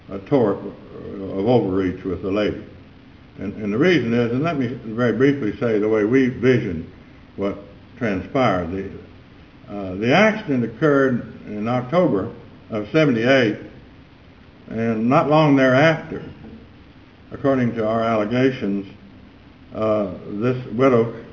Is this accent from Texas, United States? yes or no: yes; Alpine, Texas, United States; First, next time I'm going to announce that I'm from Alpine, Texas, so I won't wear this court out to be the last to argue either.